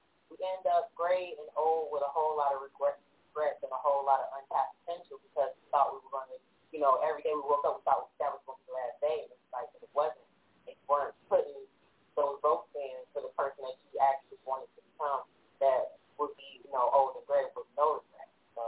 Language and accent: English; New York, United States; I'm from New York.